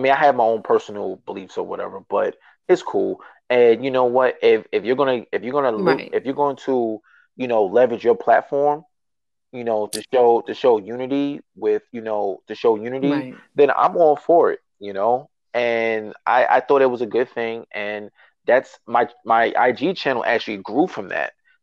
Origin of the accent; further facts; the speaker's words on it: Long Island, New York, United States; now in Baltimore, United States; Because I'm originally from Long Island. So I'm from Long Island. I gotta go back home. Part of New York